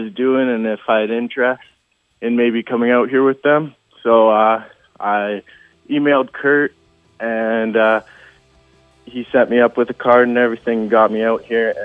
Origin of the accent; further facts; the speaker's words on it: British Columbia, Canada; now in Ontario, Canada; I was playing Junior B in BC in my hometown